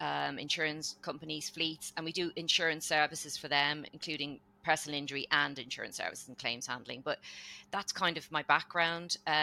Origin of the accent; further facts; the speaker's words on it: Dublin, Leinster, Ireland; now in United Kingdom; So I'm Irish. I'm from Dublin originally. So I suppose I'm an immigrant in the UK.